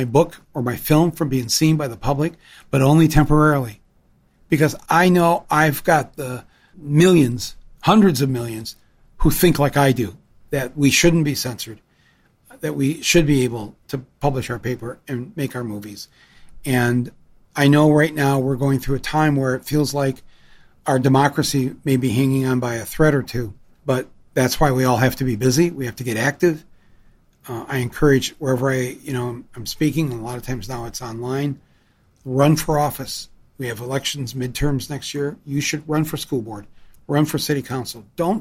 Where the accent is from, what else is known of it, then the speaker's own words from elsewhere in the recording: Canada; As a Canadian, you're only allowed three.